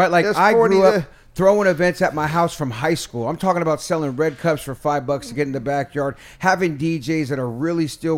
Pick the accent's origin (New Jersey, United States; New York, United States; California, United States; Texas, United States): California, United States; now in Los Angeles, United States; I come from the Bay Area with a huge following. You know what I mean? Mm-hmm. It wasn't like I was just some dude that came to LA.